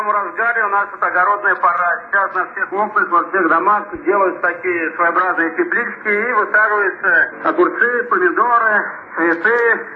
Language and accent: Russian; Saint Petersburg, Russia; Да, я ленинградец.